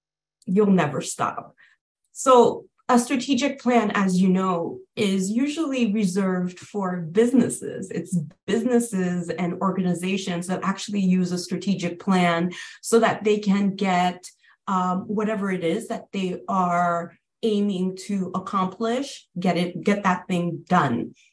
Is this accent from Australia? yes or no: no; Haiti; I grew up in Haiti, and this globe right here is, for me, I remember the first time I saw a globe.